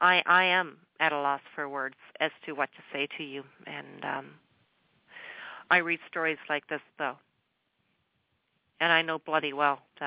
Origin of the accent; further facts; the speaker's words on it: Canada; Because first of all, as you all know, I reside in Canada. I'm a Canadian.